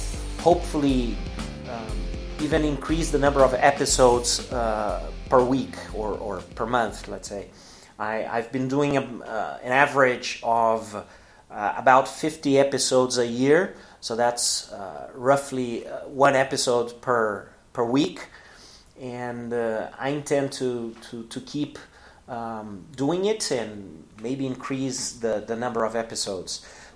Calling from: Porto Alegre, Rio Grande do Sul, Brazil

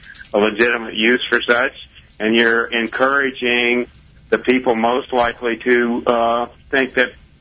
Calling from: Overland Park, Kansas, United States; calling from Overland Park.

